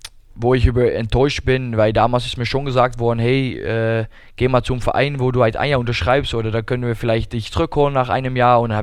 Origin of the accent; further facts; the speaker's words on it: Hamm, North Rhine-Westphalia, Germany; ich komme aus Hamm